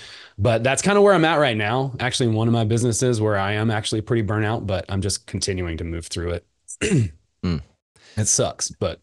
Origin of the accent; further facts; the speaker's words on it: Georgia, United States; I'm from West Georgia. I grew up around a bunch of meth heads.